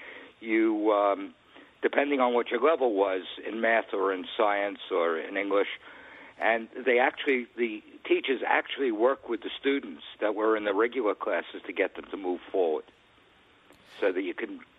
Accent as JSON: {"language": "English", "town": "New York City", "region": "New York", "country": "United States", "tie": "born or raised there", "lives_now": "Old Tappan, United States", "said": "I grew up in the Bronx as well, over near Van Cortlandt Park, and it was really a time that you could dream."}